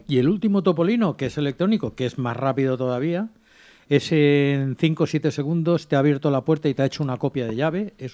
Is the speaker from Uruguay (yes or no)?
no; Valencia, Valencian Community, Spain; yo soy del Sorriols. Yo nací donde está el campo de fútbol de Levante.